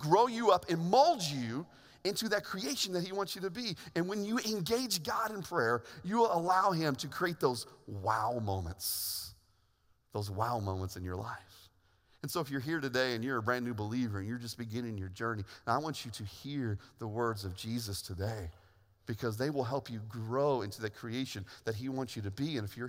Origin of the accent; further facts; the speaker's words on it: Indiana, United States; I remember being a little kid growing up in Indiana.